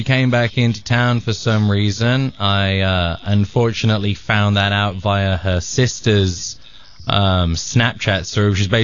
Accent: Leamington Spa, West Midlands, United Kingdom; also born or lived in Birmingham; So we went back, and I lived in a little town, and this is about as English as you can get, called Leamington Spa.

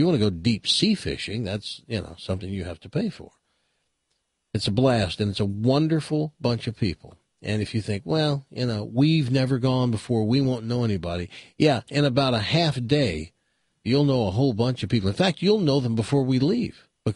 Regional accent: the South, United States; And I'm from the South. I grew up looking at that flag every day.

